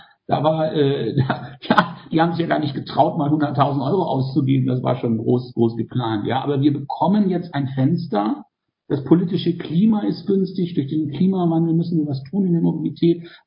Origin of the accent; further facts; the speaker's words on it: Schleswig-Holstein, Germany; was wir als Schleswig-Holsteiner da im Bund jetzt anmelden wollen im Schienennahverkehr.